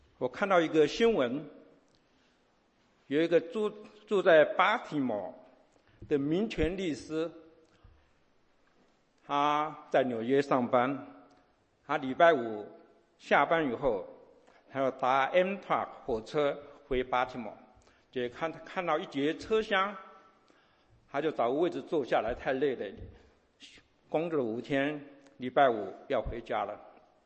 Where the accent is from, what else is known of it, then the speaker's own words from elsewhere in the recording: Taiwan; first language Taiwanese Hokkien; Chinese is a second language; now in United States; 我从小在台湾的家庭长大，在台湾的长老教会长大，我的祷告用台语，我读圣经用台语，我唱诗歌用台语。我来到美国才开始，